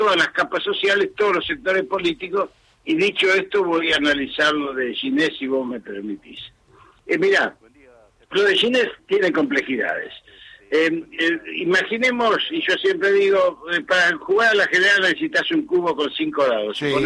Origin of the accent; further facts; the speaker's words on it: Argentina; como pueblo argentino